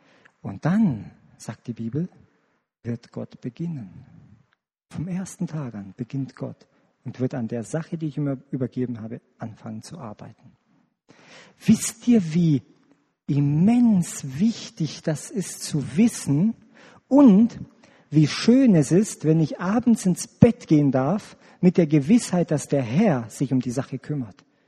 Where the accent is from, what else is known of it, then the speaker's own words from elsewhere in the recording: Romania; Ich komme selber aus Rumänien.